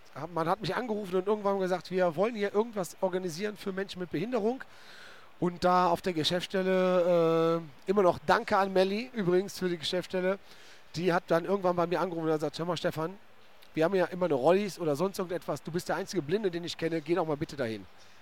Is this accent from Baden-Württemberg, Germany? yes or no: no; Düsseldorf, North Rhine-Westphalia, Germany; Rheinländer, genau. Also Düsseldorfer.